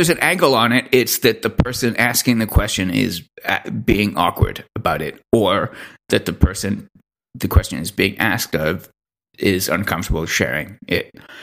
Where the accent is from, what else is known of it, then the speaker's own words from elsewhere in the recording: Canada; I know. I am Canadian. He is my king in waiting.